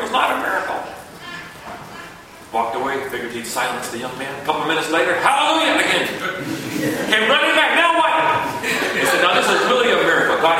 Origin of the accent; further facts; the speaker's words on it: Chiang Mai, Thailand; now in United States; This last year, we were in Chiang Mai, Thailand, where I grew up. I was born here, but went over there.